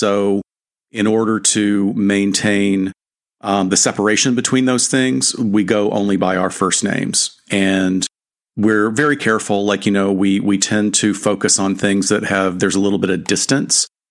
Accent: Alabama, United States; I guess I've been here long enough to now be considered a native of Southern California, although I grew up in Alabama.

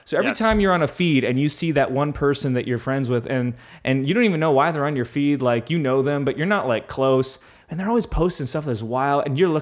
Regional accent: Canada; I'm a Canadian

